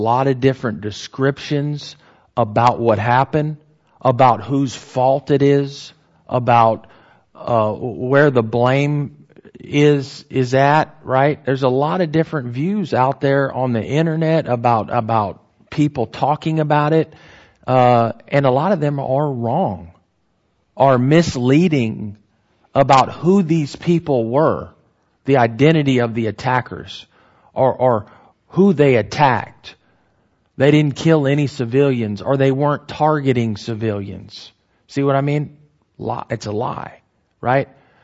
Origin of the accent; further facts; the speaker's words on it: United States; at least as an American